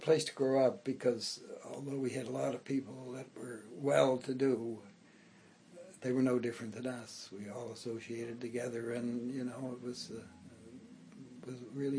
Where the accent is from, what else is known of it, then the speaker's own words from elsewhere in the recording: Bedford, Nova Scotia, Canada; So I've been retired a while, but I still have my memories of growing up in Bedford.